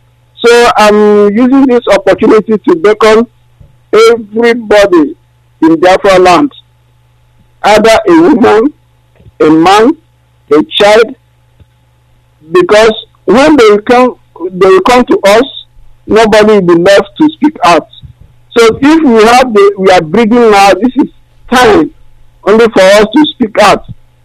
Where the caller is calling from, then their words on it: Belgium; I'm calling from Belgium.